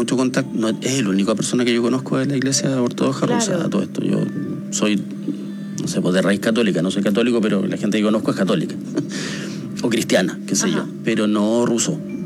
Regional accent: Magallanes, Chile; como yo soy de Magallanes

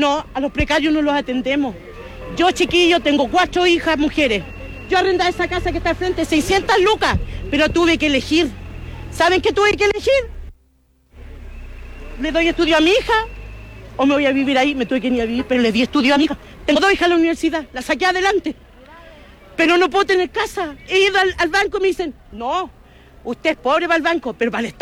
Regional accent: Lo Barnechea, Santiago Metropolitan Region, Chile; No, somos de acá, de los Barnechea. Familia nacida y criada acá, chiquillo.

